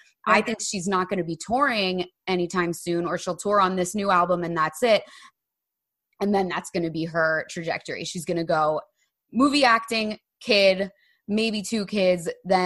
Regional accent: New Jersey, United States; We grew up in New Jersey. We know the Italians.

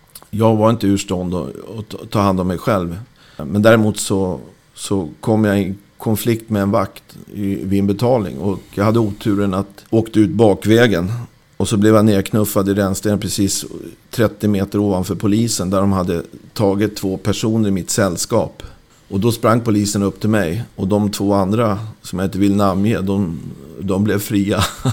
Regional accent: Rö, Sweden; den hembygden som jag växte upp i Rö.

